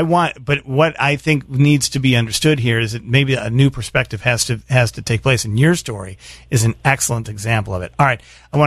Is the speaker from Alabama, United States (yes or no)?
no; Chicago, Illinois, United States; And as a Chicagoan, and as a CTA writer, as a Venture card holder, I'm sorry that happened to you